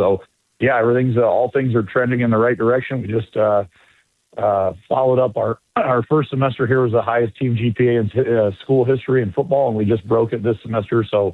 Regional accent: Iowa, United States; I'm from Iowa originally

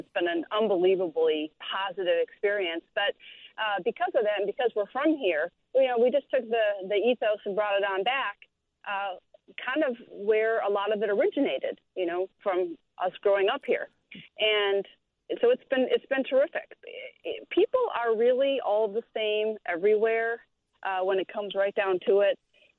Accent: Chicago, Illinois, United States; he's my brother, and we're from Chicago.

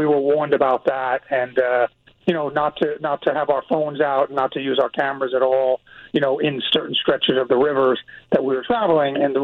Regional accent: New York, United States; now in Los Angeles, United States; And when I came back to Los Angeles, which is my home now, I grew up in New York, and I was based in the FBI's office in New York for 15 years.

